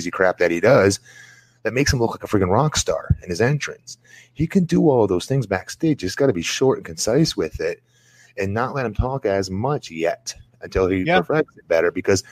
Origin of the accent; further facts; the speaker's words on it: United States; this sounds weird, but I'm American. I don't share that accent with them.